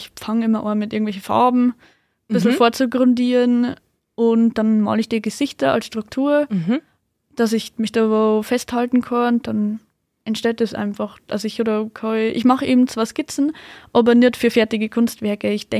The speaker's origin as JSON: {"language": "German", "town": "Mitterteich", "region": "Bavaria", "country": "Germany", "said": "Also ich komme aus Mitterteich, da ist alles nur ein bisschen bäuerlicher, wenn man so will."}